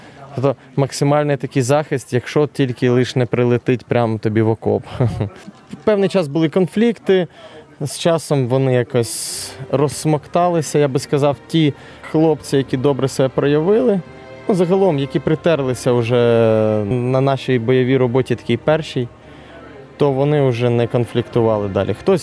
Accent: Kyiv, Ukraine; а я як киянин, я на посерединці десь

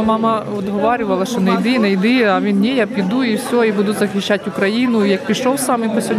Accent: Kyiv Oblast, Ukraine; now in Łańcut, Poland; Київська область.

